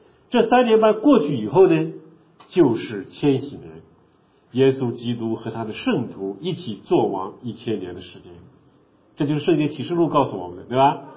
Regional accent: China; 我们中国人也有阴历，对吗？

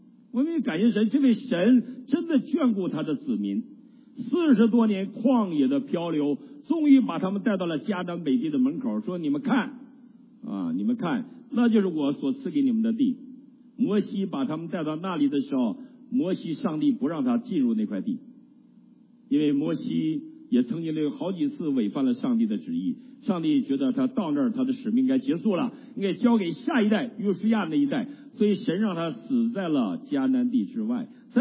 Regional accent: Heilongjiang, China; 我们家原来在中国东北黑龙江省万奎县，我们叫吴井子，小名叫吴井子最早。那么吴井子我们家有一个屯叫浅水六，那个屯的地大概80%是我们家的，那当然现在都没了，都没了。那我就生在那

